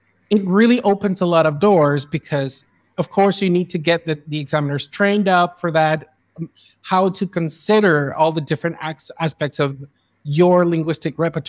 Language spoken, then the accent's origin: English; Florida, United States; I grew up in Florida. My friends were all Latinos, most of them.